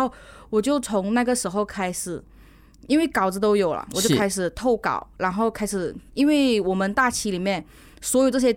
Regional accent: Malaysia; 然后他知道我是来自马来西亚的

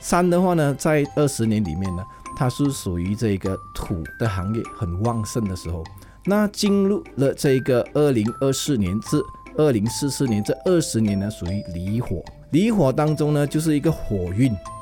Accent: Penang, Malaysia; 我来自槟城

